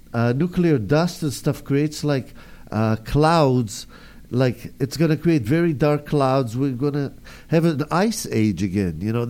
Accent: Israel; No, I'm from Israel.

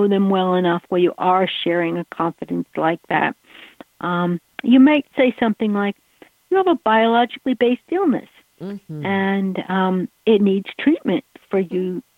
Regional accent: New England, United States; now in Los Angeles, United States; I'm from New England, so

